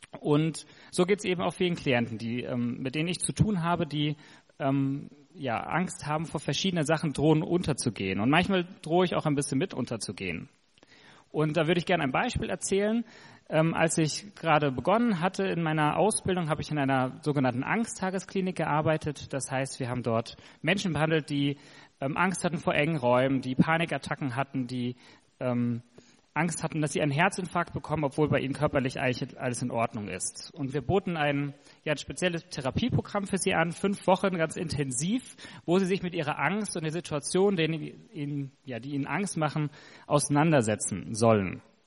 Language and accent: German; Hesse, Germany; Ich stamme aus Mittelhessen, habe in Dresden Psychologie studiert